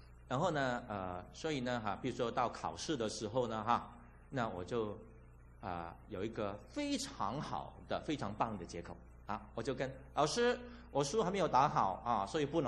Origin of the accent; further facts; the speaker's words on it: Hong Kong; 我在那时候我在香港长大哈